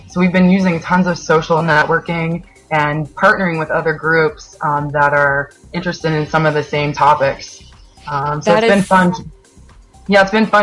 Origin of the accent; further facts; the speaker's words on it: Indianapolis, Indiana, United States; when I returned back home to my hometown of Indianapolis, what I realized is like, you can be happy anywhere as long as you have a community.